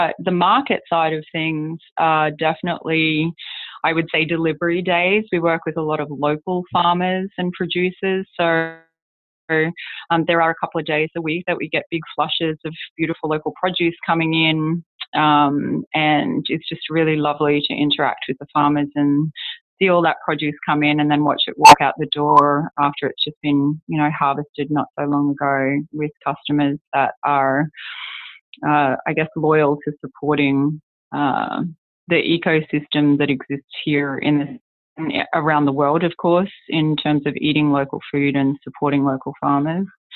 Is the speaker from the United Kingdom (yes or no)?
no; Australia; now in Detroit, United States; I am originally from Australia.